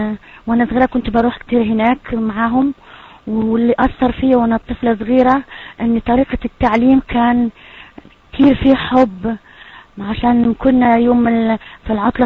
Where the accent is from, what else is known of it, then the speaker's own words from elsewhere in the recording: Algiers, Algiers Province, Algeria; انا زي ما قال الاخ من الجزائر، ولدت في الجزائر العاصمة، وكبرت وعشت هناك كتير، ومن عيلة طبعا مسلمة.